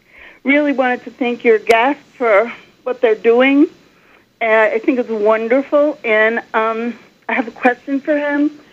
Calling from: Bronx, New York, United States; I'm calling from the Bronx.

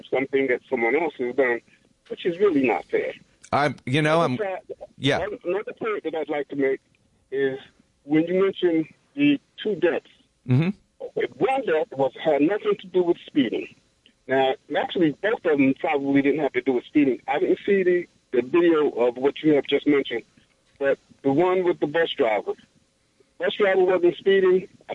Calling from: New Jersey, United States; I'm calling from New Jersey, but I've driven in New York quite a bit.

